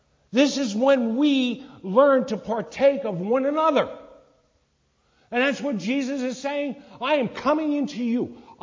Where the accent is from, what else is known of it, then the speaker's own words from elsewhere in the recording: New York, United States; I'm not a farmer. I'm from New York.